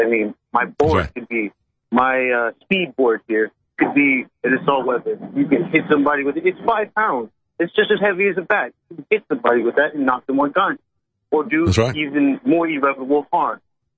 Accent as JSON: {"language": "English", "region": "Texas", "country": "United States", "tie": "born or raised there", "moved": "yes", "lives_now": "New Jersey, United States", "said": "You know, it's a beautiful day in Jersey, just as I'm sure it is in my home state of Texas. I would love to get back to Texas."}